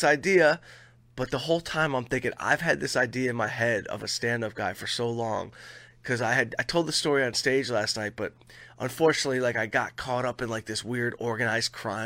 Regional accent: Detroit, Michigan, United States; you know, I come from Detroit, so I know some shady people in my life, and I've been around organized crime a little bit in my life.

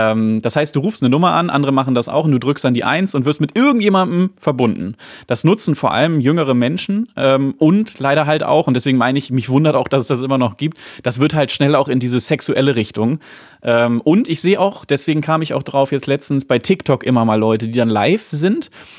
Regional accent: Dortmund, North Rhine-Westphalia, Germany; Na geil, ich komme aus Dortmund.

